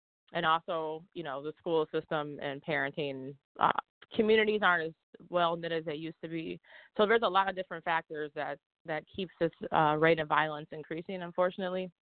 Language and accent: English; Minneapolis, Minnesota, United States; I grew up in North Minneapolis, like right in what you would call the hood.